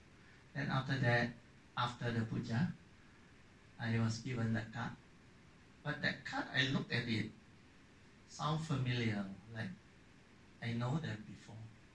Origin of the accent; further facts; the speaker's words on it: Kedah, Malaysia; English is a second language; now in South Korea; In my home state, Kedah State, I was the only non-Malay